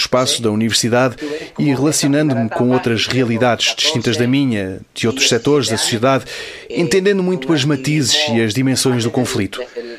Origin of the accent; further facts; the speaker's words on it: Palestine; Eu que sou palestiniano, filho de refugiados.